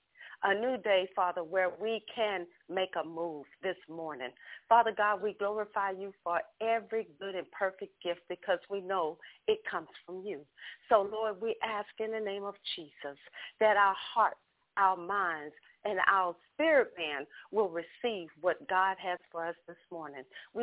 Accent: Ocean Springs, Mississippi, United States; now in Houston, United States; And I am from Ocean Springs, Mississippi, but I'm calling right now live from Houston, Texas

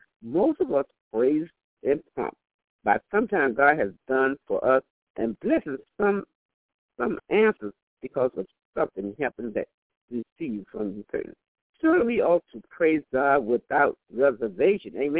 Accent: North Carolina, United States; when I was raised in North Carolina with my grandmother, we had to go to church.

